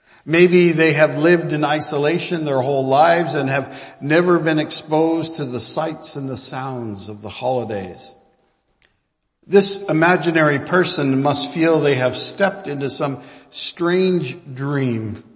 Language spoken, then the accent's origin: English; Brantford, Ontario, Canada; And actually, I grew up in Brantford.